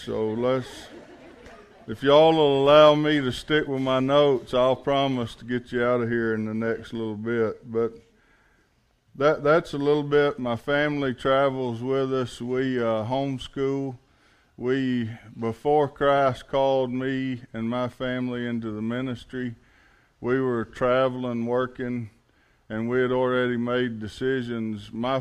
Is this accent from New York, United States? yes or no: no; Alabama, United States; now in Texas, United States; I'm not from around here. I'm actually from Alabama. I'm not from Texas. I talk slower than most Texans